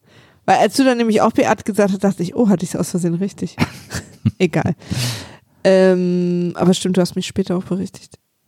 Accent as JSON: {"language": "German", "region": "East Germany", "country": "Germany", "said": "ich komme aus der DDR."}